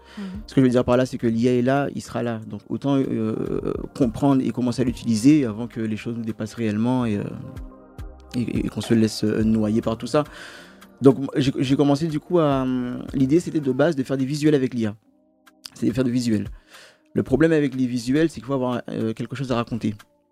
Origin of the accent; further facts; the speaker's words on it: Guadeloupe; je suis Guadeloupéen moi-même pour le coup. Et pourquoi parler de mon île ?